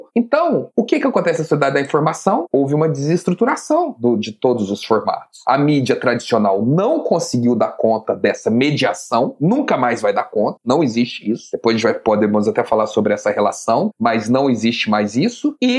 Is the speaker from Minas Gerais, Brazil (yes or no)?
yes; Minas Gerais, Brazil; now in Rio de Janeiro, Brazil; Eu vim pro Rio de Janeiro, sou lá do sul de Minas, e vim pro Rio de Janeiro com aquele sonho de quem cresceu assistindo novela, né?